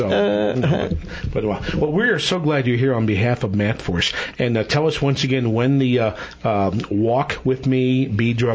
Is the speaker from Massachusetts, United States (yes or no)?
no; St. Louis, Missouri, United States; I'm from St. Louis, which is the home of Anheuser-Busch